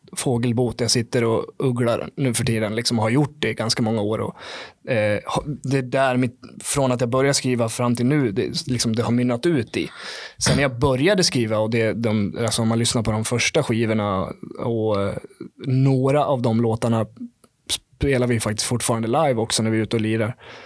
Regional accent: Fagersta, Västmanland County, Sweden; moved away; jag har inte bott i Fagersta på, shit, när flyttade jag därifrån? 2010 tror jag väl det var

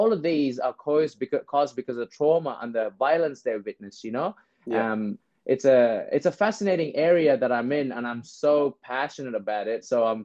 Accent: India; born there; because I was born in India as a Sri Lankan refugee.

